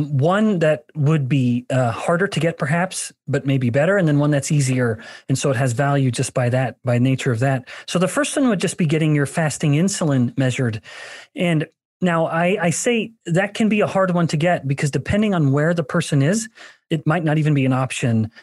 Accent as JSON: {"language": "English", "region": "Alberta", "country": "Canada", "said": "I'm from Alberta, a native Canadian."}